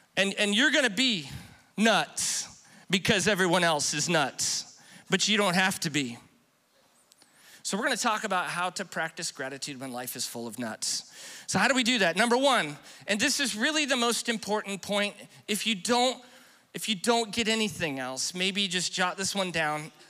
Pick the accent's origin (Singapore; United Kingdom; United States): United States; Fellsmere, Florida; I'm from Fellsmere.